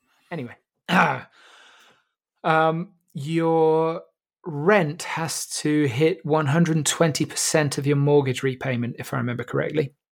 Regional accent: Ludlow, West Midlands, United Kingdom; And so where I grew up in Ludlow, you know, it's generally considered one of the most beautiful towns in England for good reason.

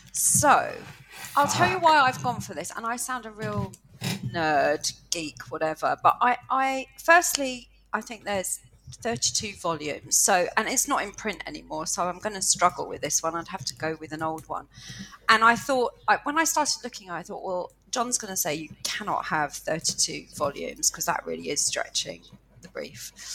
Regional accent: United Kingdom; being British, it's so much part of all of our history, our recent and not so recent history.

